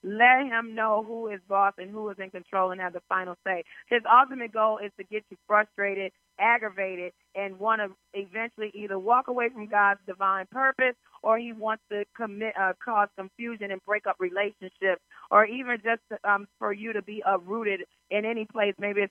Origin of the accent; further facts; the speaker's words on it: Detroit, Michigan, United States; now in Washington, United States; a high of 81 today here in D.C. and Detroit, Michigan, my hometown, mostly sunny, 73 degrees.